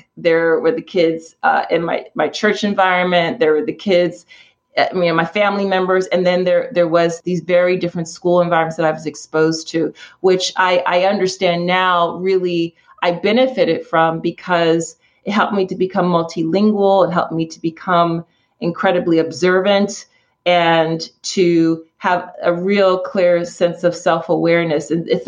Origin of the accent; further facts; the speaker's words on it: Philadelphia, Pennsylvania, United States; So I grew up in Philly, a real urban kid.